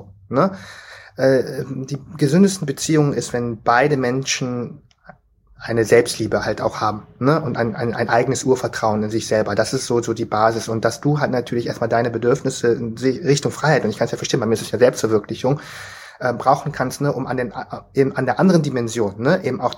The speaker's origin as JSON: {"language": "German", "country": "Vietnam", "said": "Bei uns ist natürlich einfach, als Vietnamese ist Familie irgendwie so"}